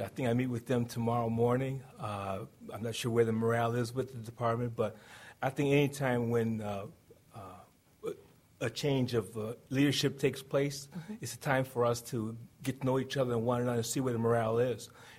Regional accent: Detroit, Michigan, United States; It goes all the way back from growing up in Detroit, Michigan, many, many years ago.

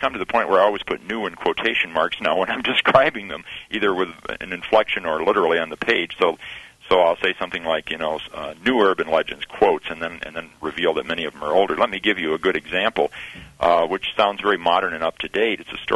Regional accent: Lansing, Michigan, United States; I was brought up in Michigan and in Lansing, and lived not far from the Oldsmobile factory.

